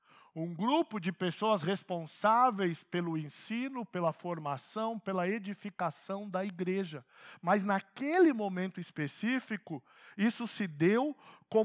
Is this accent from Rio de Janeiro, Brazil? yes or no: no; Guarulhos, São Paulo, Brazil; Mas eu não sou nascido em São José, o Paulo não é nascido em São José. O Paulo vem de Ouro Fino, em Minas Gerais, eu venho de Guarulhos, Grande São Paulo.